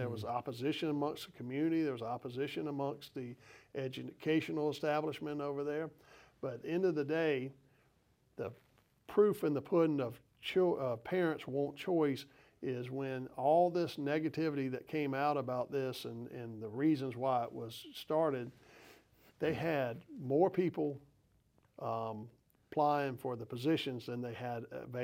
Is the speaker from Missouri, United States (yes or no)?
no; Sumter, South Carolina, United States; I'm from Sumter